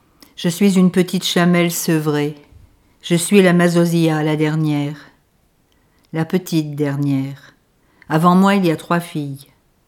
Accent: Saint-Germain-en-Laye, Île-de-France, France; born there; mais je suis née en France, dans le 78 à Saint-Germain-en-Laye. Je viens au monde par césarienne à la clinique Saint-Germain, dans la rue de la Baronne Gérard.

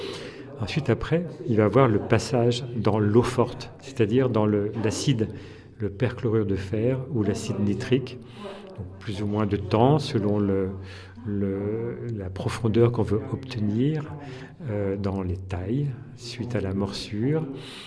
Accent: Lyon, Auvergne-Rhône-Alpes, France; je suis lyonnais

